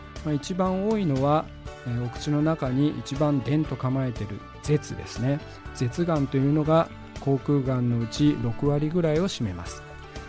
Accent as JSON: {"language": "Japanese", "town": "Hakodate", "region": "Hokkaido", "country": "Japan", "moved": "as an adult", "lives_now": "Niigata, Japan", "said": "出身は北海道函館市なんですが、大学に入るのをきっかけに新潟県に来てから、早40年が経とうとしています。もう完全に新潟県人で、自然に新潟弁が口に出るような状況になりました。"}